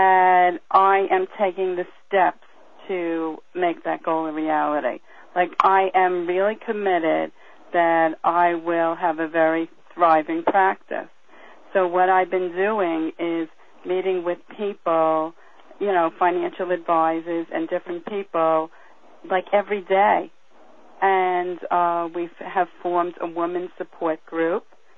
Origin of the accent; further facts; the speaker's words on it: Princeton, New Jersey, United States; I'm from New Jersey.